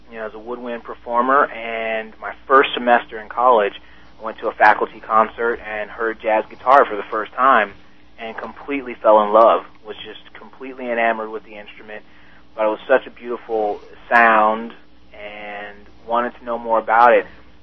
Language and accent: English; Pittsburg, California, United States; also born or lived in Oklahoma City; I grew up in Pittsburgh, California. I was actually born in Oklahoma City.